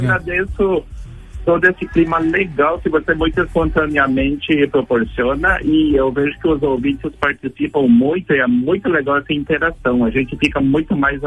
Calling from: Paraná, Brazil; Como eu sou aqui do Paraná, eu tô, tá meio friozinho

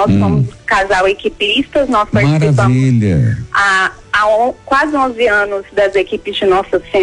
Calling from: Goiânia, Goiás, Brazil; Eu falo de Goiânia, Goiás.

